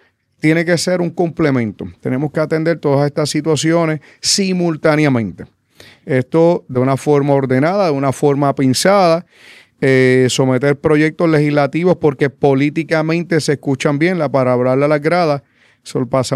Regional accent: Castañer, Puerto Rico; also born or lived in Adjuntas; Así que, de una forma u otra, siempre he sido de Castañer y de Adjuntas. Hacía 2 años yo comencé a trabajar una casa que tengo allí en el pueblo, en el barrio de Yahuecas, de Adjun

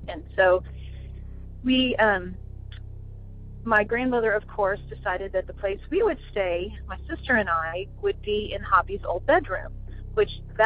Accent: Houston, Texas, United States; I'm from Houston, Texas.

